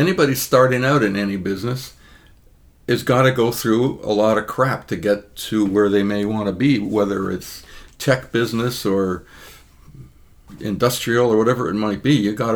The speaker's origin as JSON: {"language": "English", "country": "Canada", "tie": "born or raised there", "said": "I grew up in Canada"}